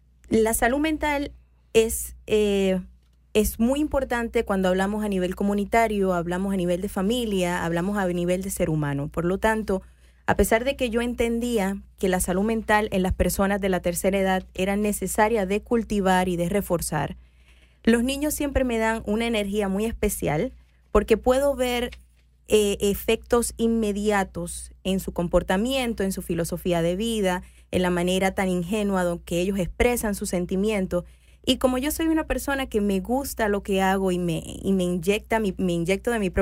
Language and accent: Spanish; Caguas, Puerto Rico; moved away as an adult; also born or lived in Gurabo / San Juan; now in Miami, United States; Y yo nací en un pueblito que se llama Gurabo, en la isla de Puerto Rico. Crecí en Caguas, me hice doctora en Puerto Rico, en la ciudad de San Juan.